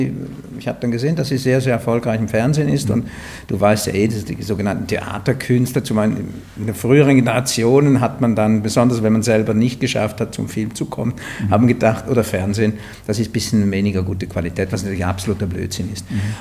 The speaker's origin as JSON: {"language": "German", "region": "Vienna", "country": "Austria", "tie": "born there", "also_born_or_lived": "Switzerland", "said": "Und ich bin, wie gesagt, in Wien geboren."}